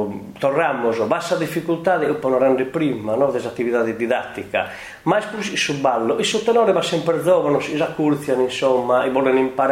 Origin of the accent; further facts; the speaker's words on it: Sardinia, Italy; ma sono sardo